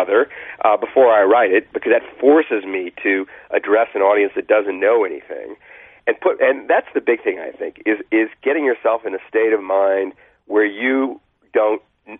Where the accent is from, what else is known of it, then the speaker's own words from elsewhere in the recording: New Orleans, Louisiana, United States; I grew up in New Orleans, and the value system there was very different from the value system I encountered when I left it.